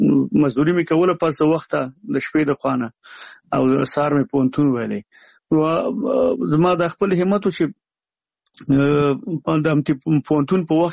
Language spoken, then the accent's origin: Pashto; Nangarhar, Afghanistan; زمونږ کلی د دغه نه ډېر لرې دی د جلال آباد نه د ښار نه چې 15 کیلومتره یو خوا